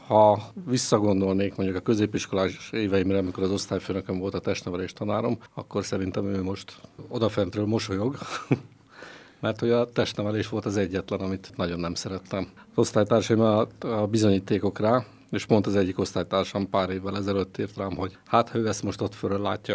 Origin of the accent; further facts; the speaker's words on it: Vas, Hungary; Amúgy a Jóskarolán nőttem fel a Hunyadi úton, majd Oladra kerültem felnőtt korba, és azóta Oladon élek.